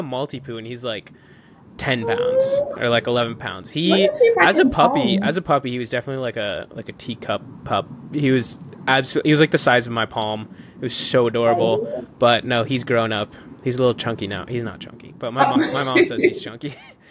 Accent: Houston, Texas, United States; born there; also born or lived in Boston, United States; now in San Diego, United States; So I was born in Houston. I go every year. I have a lot of family. And then I lived in Boston when I had that Home Goods job for 2 years.

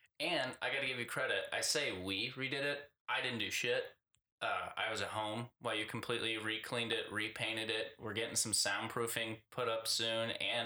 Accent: St. Louis, Missouri, United States; hey, we're from St. Louis, and we're right down the street from your studio.

